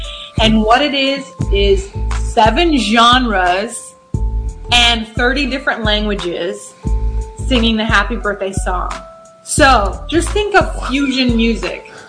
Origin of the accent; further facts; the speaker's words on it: Nigeria; first language Ibibio; English is a second language; Think of Ibibio, which is my language, because I'm Nigerian.